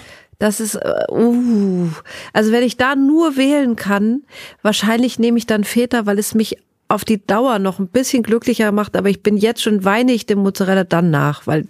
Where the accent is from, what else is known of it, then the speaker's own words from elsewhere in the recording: Northern Germany, Germany; Ich bin ja in Norddeutschland groß geworden und Schnaps war immer so ein gängiges Ding im Norden.